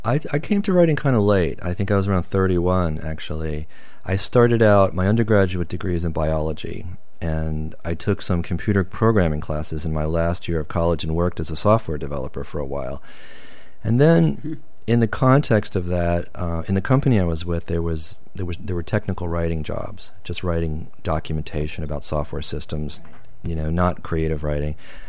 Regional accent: Baltimore, Maryland, United States; just small stuff around my hometown of Baltimore.

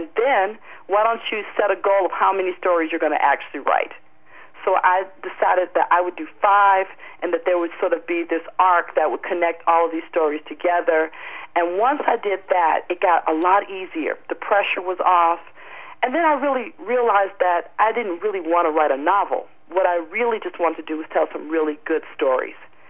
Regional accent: Chicago, Illinois, United States; moved away as an adult; also born or lived in France; now in Lausanne, Switzerland; I'm from Chicago, but my husband is French. We spent some time in France. for 5 years, and now we actually live in Lausanne, Switzerland, so just near Geneva.

